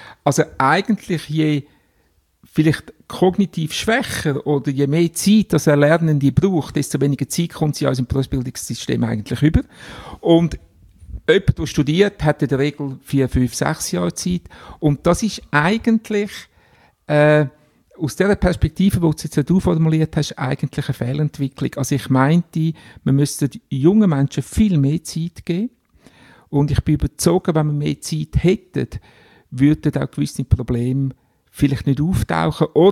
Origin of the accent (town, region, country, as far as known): Glarus, Switzerland; born or raised there